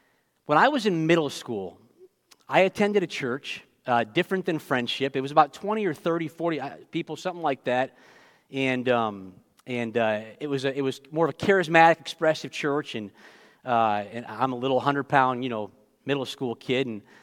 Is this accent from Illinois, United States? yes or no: yes; Chicago, Illinois, United States; I'm from Chicago originally